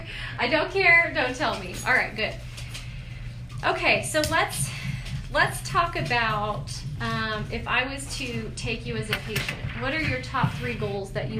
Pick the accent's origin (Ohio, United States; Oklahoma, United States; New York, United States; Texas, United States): Texas, United States; Yeah, I'm from Texas. I grew up there.